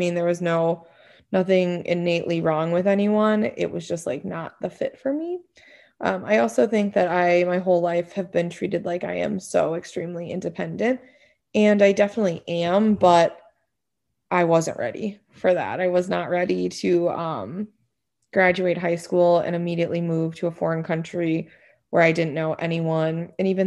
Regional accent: Escanaba, Michigan, United States; born there; I was born in Escanaba, Michigan. That is in Michigan's Upper Peninsula.

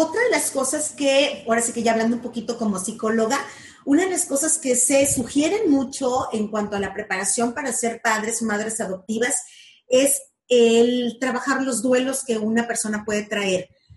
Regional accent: Veracruz, Mexico; yo no vivo en la misma ciudad de donde soy originaria, yo soy veracruzana.

